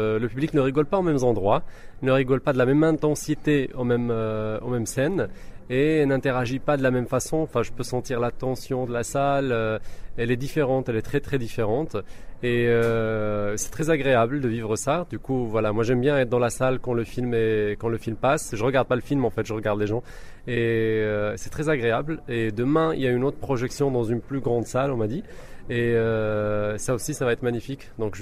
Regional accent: Marrakesh, Marrakesh-Safi, Morocco; Je viens de Marrakech, sud du Maroc

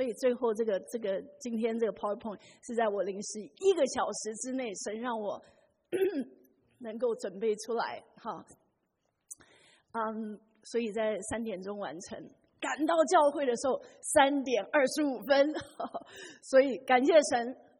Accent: China; 我们中国人呢有两个新年

